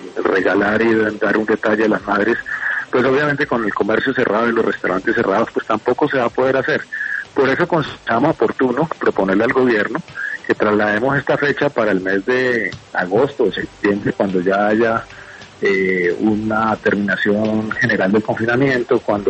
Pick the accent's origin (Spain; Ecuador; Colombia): Colombia